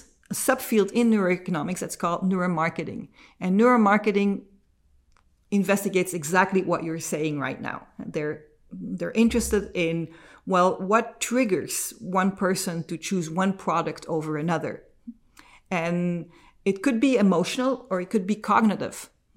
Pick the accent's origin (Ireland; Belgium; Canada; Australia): Belgium; moved away as an adult; also born or lived in Texas; I was born in the United States, in Texas, actually, although I do not have a Texan accent. But I grew up in Belgium and I went to school here, into high school, and I returned to the United States when I was 18